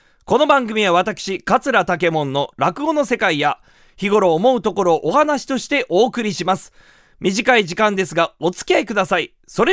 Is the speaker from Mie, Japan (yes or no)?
no; Kumamoto, Japan; 私熊本県出身の落語家